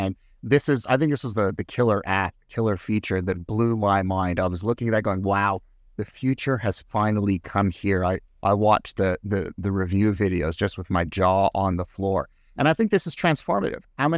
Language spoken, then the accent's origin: English; Quebec, Canada; I think growing up in Quebec, you know, I'm fluently bilingual